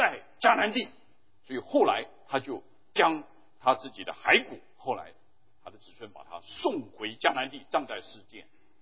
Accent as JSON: {"language": "Chinese", "country": "China", "said": "我们中国人需要啊，在这方面能够看见一个父亲"}